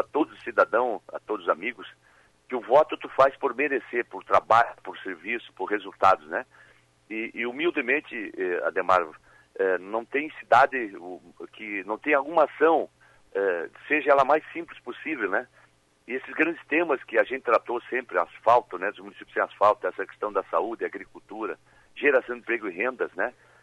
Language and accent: Portuguese; São Brás, Rio Grande do Sul, Brazil; born there; Voto ainda na minha urna, onde eu nasci. Eu voto numa localidade chamada São Brás.